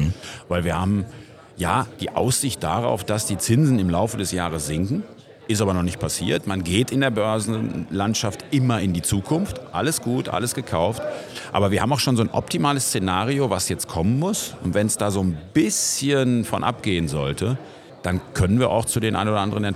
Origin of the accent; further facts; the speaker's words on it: Cologne, North Rhine-Westphalia, Germany; Also ich bin ja Kölner